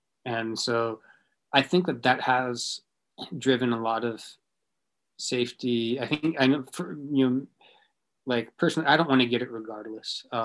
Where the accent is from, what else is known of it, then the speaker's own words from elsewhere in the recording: Los Angeles, California, United States; now in Nara, Japan; I am from Los Angeles, but I currently live in Nara, Japan. And I live in a small village at the moment. I'll be moving soon.